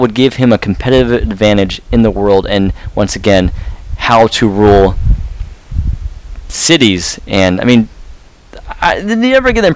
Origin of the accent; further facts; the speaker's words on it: Los Angeles, California, United States; I'm from Los Angeles. All my friends surf.